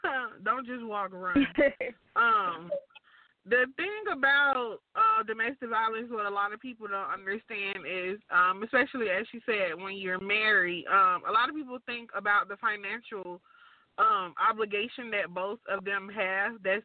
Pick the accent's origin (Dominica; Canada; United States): United States; Atlanta, Georgia; he did it at the CNN building because I'm from Atlanta. So it was in Atlanta.